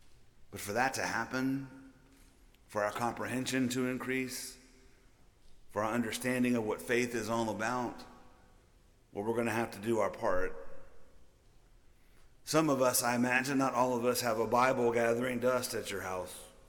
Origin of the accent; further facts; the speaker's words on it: Gulf Coast, United States; Do you know the worst natural disaster in the history of the United States? I do, because I'm from the Gulf Coast.